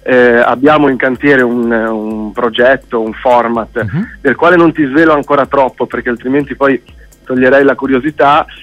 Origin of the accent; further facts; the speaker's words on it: Genoa, Liguria, Italy; perché io sono genovese.